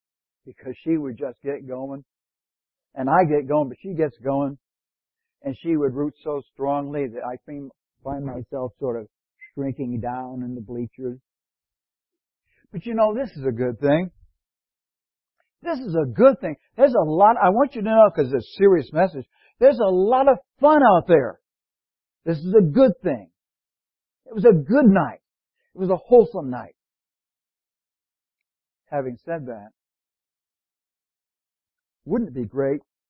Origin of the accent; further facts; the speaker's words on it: Scotland, United Kingdom; I'm Scottish.